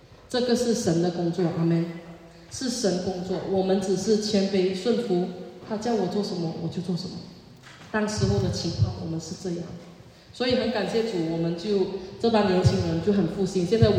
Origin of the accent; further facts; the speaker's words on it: Ipoh, Perak, Malaysia; 我的家乡是怡保，是一个小家乡